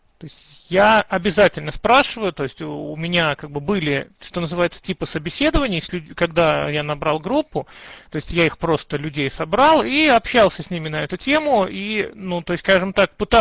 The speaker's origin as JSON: {"language": "Russian", "town": "Dzerzhinsk", "region": "Nizhny Novgorod Oblast", "country": "Russia", "said": "Я сам из Нижегородской области, из города Дзержинска, это в 20 с небольшим километров от Нижнего Новгорода."}